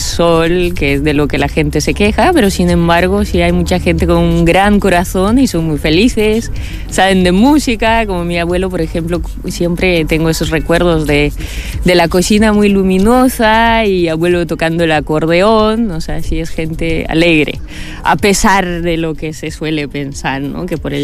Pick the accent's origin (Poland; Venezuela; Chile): Poland; Spanish is a second language; also born or lived in Moscow / Barcelona; now in Palma de Mallorca, Spain; el lugar donde yo nací es Moscú. O sea, soy de Polonia, pero nací en Moscú. El lugar donde yo nací en realidad es una ciudad muy, muy grande.